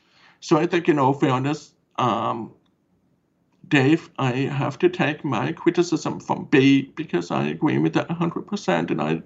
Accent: Kingston, Ontario, Canada; because I'm from Kingston, Ontario

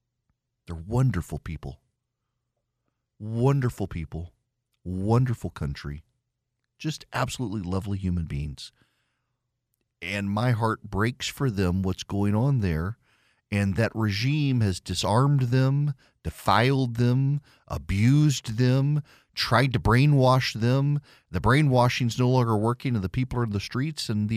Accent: Dubai, United Arab Emirates; I grew up in Dubai, 100 miles north of us, was the Iranian coast.

